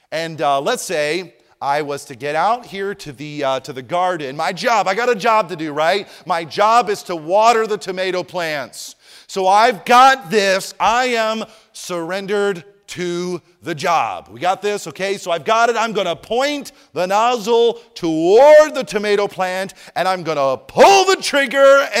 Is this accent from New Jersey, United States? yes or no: yes; New Jersey, United States; When I was young, I grew up in New Jersey.